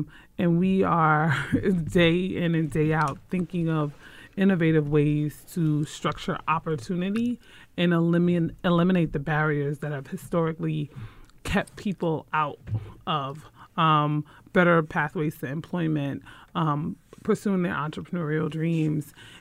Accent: New Jersey, United States; now in Syracuse, United States; Because growing up in New Jersey, and I do go home fairly often, and folks go, why are you in Syracuse?

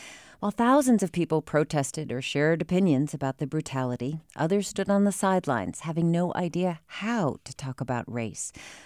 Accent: Winchester, Massachusetts, United States; Well, growing up in Winchester, Massachusetts, you learned, like many other WASPs, to stifle your feelings.

